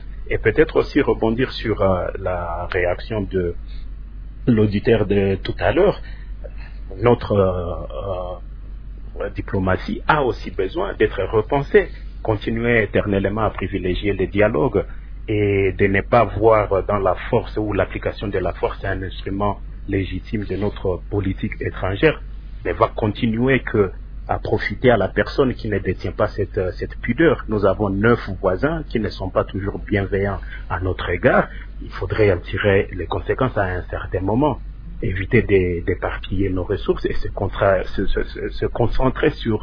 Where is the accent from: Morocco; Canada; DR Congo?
DR Congo; il nous faut nous mettre ensemble en tant que Congolais pour revoir notre approche dans la gestion de notre pays.